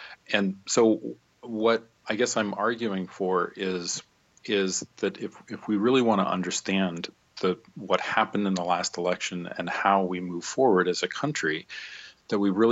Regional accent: Pennsylvania, United States; now in Nebraska, United States; So I grew up in Pennsylvania, but I live in Nebraska.

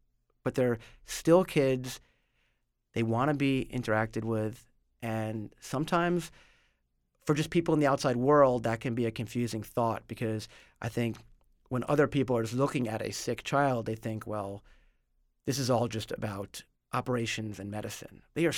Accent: New York City, New York, United States; which I grew up in New York City

